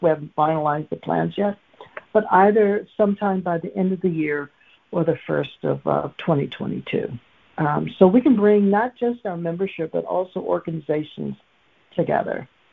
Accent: Michigan, United States; And I says, wow, well, I'm from Macomb County.

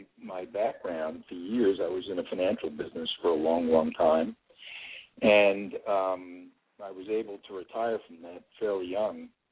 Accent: New York City, New York, United States; I had this interest in classical music growing up in New York City.

